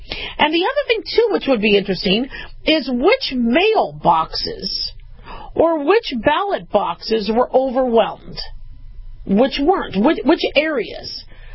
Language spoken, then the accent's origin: English; Arizona, United States; also born or lived in Los Angeles; See, I grew up in Arizona. I was born in L.A.